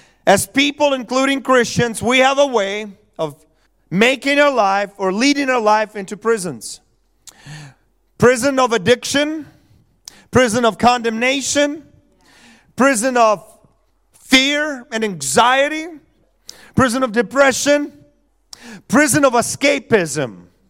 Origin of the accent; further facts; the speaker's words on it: United States; Pastor, I am free. I'm an American.